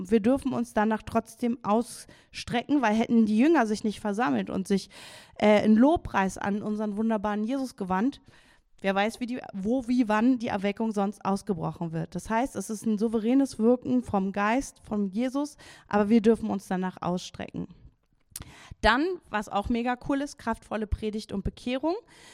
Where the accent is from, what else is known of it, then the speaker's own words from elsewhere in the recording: Berlin, Germany; ich glaube, das können wir als Berliner auch sehr gut sagen